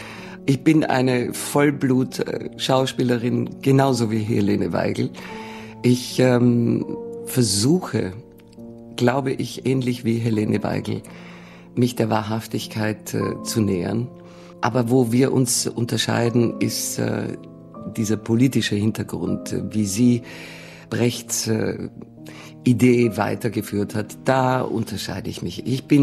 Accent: Greece; also born or lived in Austria / Germany; aus dem Umfeld, aus dem ich gewachsen bin, aus Griechenland, aus Österreich, auch aus Deutschland.

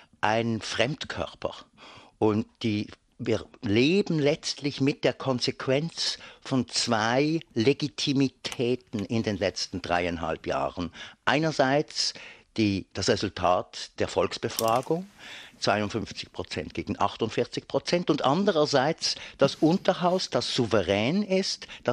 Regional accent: Switzerland; Ich darf vielleicht als Schweizer antworten, das haben Sie wohl gehört, dass ich das bin.

